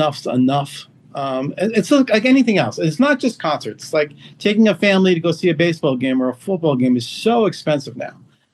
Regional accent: New Jersey, United States; I'm from New Jersey, so I have no choice.

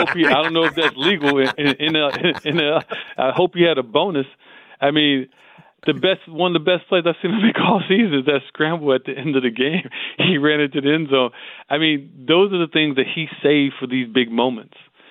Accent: Lauderdale Lakes, Florida, United States; I mean, I'm from Lauderdale Lakes. We couldn't afford to stick them.

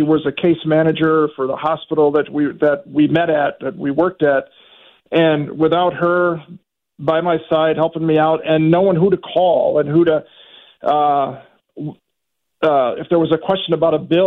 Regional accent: Hammond, Indiana, United States; now in Quad Cities, United States; I'm originally from Hammond, Indiana, but now I live in the Quad Cities.

